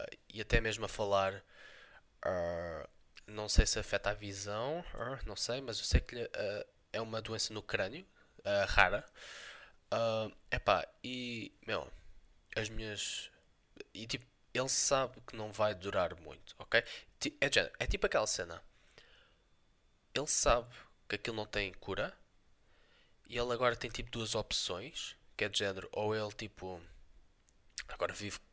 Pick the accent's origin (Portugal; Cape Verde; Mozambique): Portugal; Porque eu sou português e eu tenho que apoiar os meus.